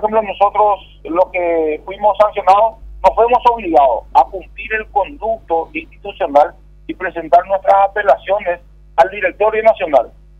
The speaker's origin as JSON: {"language": "Spanish", "country": "Paraguay", "said": "somos ciudadanos de la República del Paraguay"}